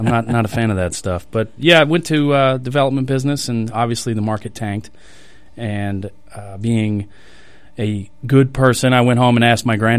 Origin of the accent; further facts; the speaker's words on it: Miami, Florida, United States; Yeah, growing up in Miami, you can't mix those up.